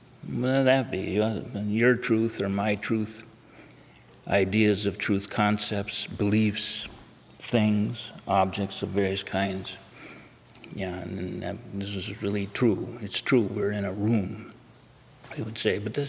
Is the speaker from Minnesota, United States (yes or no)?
yes; Duluth, Minnesota, United States; And where I grew up in Duluth, it was a big hill there.